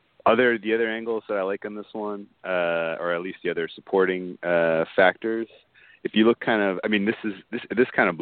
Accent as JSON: {"language": "English", "region": "Massachusetts", "country": "United States", "tie": "born or raised there", "said": "First of all, just as a declaration, I grew up in Massachusetts, so I do have a little bit of Patriot Homer in me."}